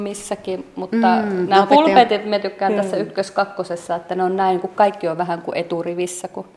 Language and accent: Finnish; Savonlinna, South Savo, Finland; me on Savonlinnasta kotoisin.